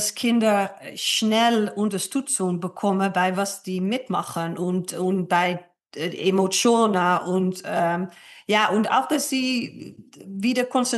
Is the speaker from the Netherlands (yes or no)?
yes; Netherlands; Ich komme aus den Niederlanden